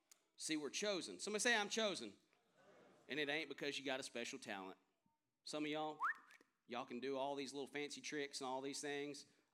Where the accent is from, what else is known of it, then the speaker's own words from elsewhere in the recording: Manson, Texas, United States; I'm going to tell you, I grew up in Manson, Texas with a good last name.